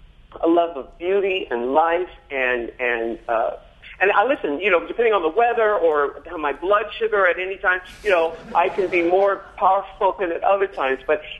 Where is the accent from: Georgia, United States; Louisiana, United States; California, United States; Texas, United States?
California, United States; San Diego; I'm from San Diego, but I grew up reading magazines about Andy Warhol, and I wanted to move to New York and create a star for myself.